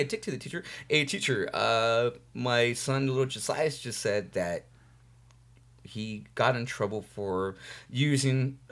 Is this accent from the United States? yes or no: yes; Santa Ana, California, United States; Well, actually, we grew up in Santa Ana, dude.